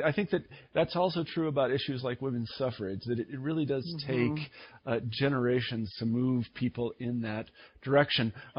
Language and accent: English; Midwest, United States; And I, you know, again, I'm from the Midwest, and not exactly progressive views